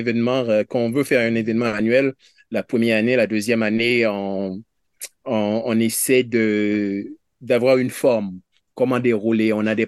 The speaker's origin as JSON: {"language": "French", "country": "Haiti", "lives_now": "Canada", "said": "je suis haïtien"}